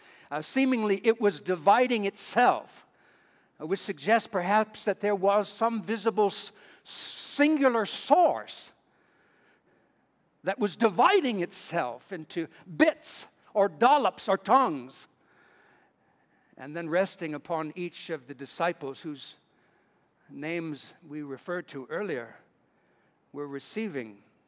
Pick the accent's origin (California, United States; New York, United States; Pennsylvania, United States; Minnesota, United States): California, United States; I'm from California, you know, we have earthquakes.